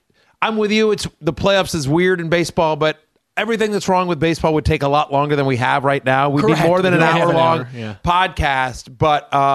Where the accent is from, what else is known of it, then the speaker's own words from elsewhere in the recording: College Station, Texas, United States; I grew up in College Station, Texas. My dad still is a professor there.